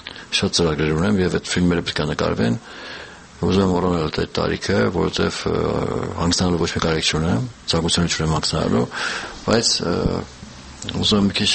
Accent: Georgia; երկուսը Վրաստանից ենք, վրացը հայ

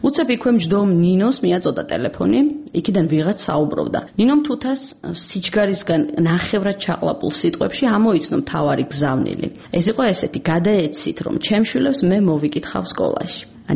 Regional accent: Ozurgeti, Guria, Georgia; ამ ცენტრში გატარებულმა რამდენიმე საათმა ჩემი ბავშვობა გამახსენა. ოზურგეთში თუ რაიმე სახის ბავშვთა გაერთიანება იყო, ყველგან ვიყავი ჩართული.

